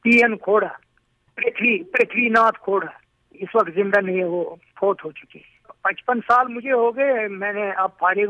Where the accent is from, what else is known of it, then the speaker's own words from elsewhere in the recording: Jammu and Kashmir, India; اس زمانے میں ہمارے وادی کشمیر میں جو پنڈت لوگ تھے وہی پڑھے لکھے تھے زیادہ, مسلمانوں سے زیادہ, کیونکہ مسلمان یہاں زیادہ کھیتی باڑی کرتے تھے